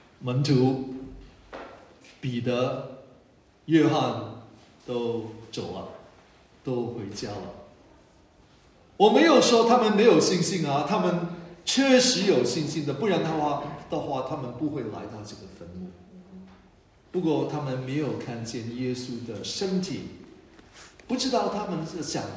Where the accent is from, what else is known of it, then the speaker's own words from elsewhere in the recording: China; 我们中国人说一句话